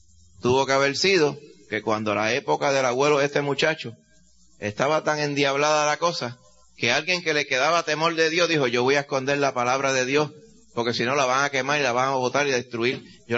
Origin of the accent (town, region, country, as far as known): Dominican Republic; born or raised there